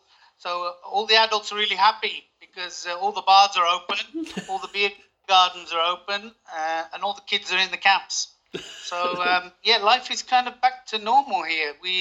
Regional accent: Birmingham, West Midlands, United Kingdom; I think I'm from the UK. I'm from Birmingham

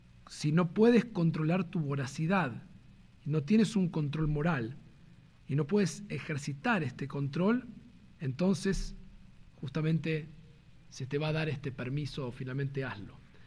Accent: Argentina; Un argentino, además, difícil. Yo no soy un argentino típico tampoco en algunas cosas, pero...

